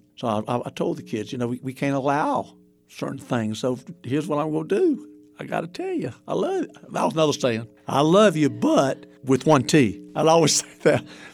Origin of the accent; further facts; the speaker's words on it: Raleigh, North Carolina, United States; I said, okay, I'm going to Raleigh. I'm from Raleigh. I can stay with my parents if I want to.